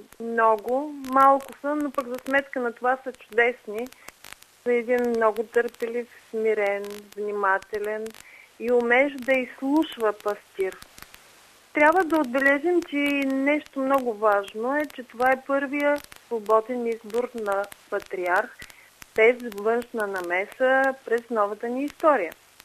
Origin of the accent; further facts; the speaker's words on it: Ruse, Ruse Province, Bulgaria; от Руси съм, от католическата катедрала Свети Павел от Кръста.